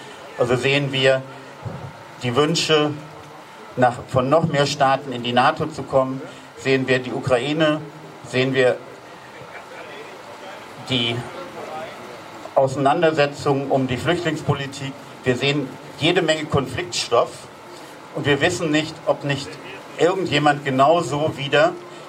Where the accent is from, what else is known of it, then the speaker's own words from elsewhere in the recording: Germany; Ich bin an der Grenze zur DDR groß geworden